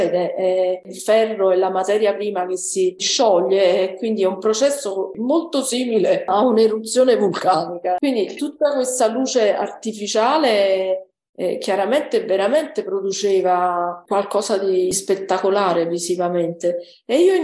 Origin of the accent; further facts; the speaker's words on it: Naples, Campania, Italy; sono una napoletana che fa riferimento sempre al mare